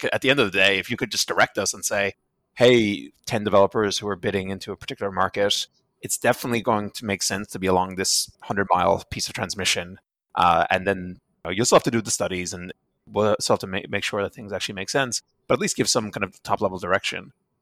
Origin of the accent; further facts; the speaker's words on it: Ireland; being Irish and from Ireland, I think, you know, calling it the IRA for the next decade is a bridge too far for me.